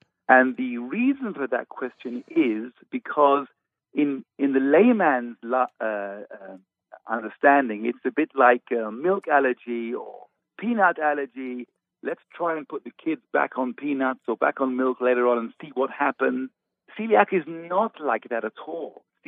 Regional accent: England, United Kingdom; moved away as an adult; now in Jerusalem, Israel; I was born and trained in England, and we came on Aliyah in 1985.

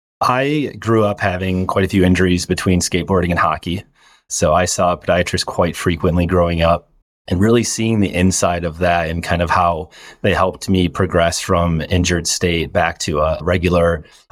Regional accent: Shawano, Wisconsin, United States; So I'm initially from Shawano, kind of up near Green Bay.

